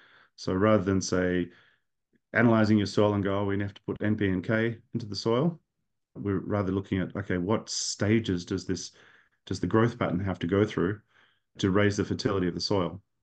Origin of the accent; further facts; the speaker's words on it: Australia; I'm Australian, but I've done a lot of work between Australia and Indonesia, and also more over in Papua now as well.